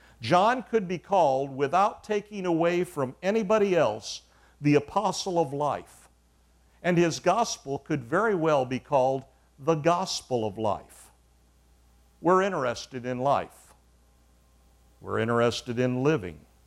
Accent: Indiana, United States; also born or lived in Ohio; How many of you are from Indiana? That's my home state.

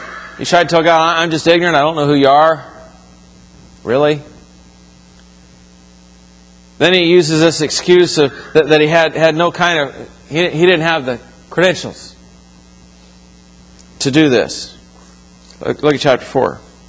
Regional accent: Florida, United States; I'll tell you, I was born and raised in Florida. I've been face to face with big snakes.

